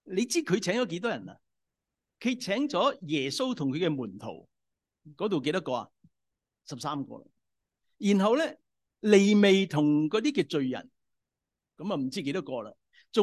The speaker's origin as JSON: {"language": "Cantonese", "country": "China", "said": "我们中国人"}